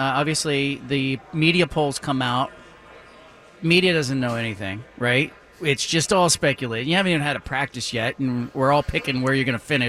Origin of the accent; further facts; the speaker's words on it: California, United States; I remember, because I grew up in the Bay Area, like walking through Berkeley